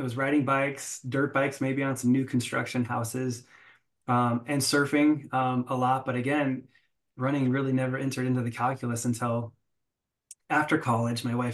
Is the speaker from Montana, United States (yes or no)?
no; Los Angeles, California, United States; So, I grew up in Los Angeles, ironically enough, born and raised.